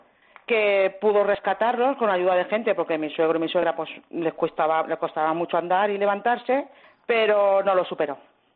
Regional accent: Valencian Community, Spain; Nosotros somos de Albal, Masanasa, Paiporta y Alfafar.

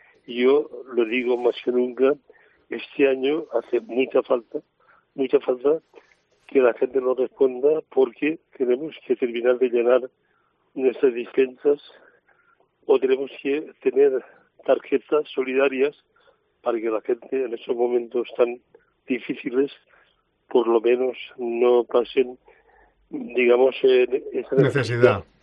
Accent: Valencian Community, Spain

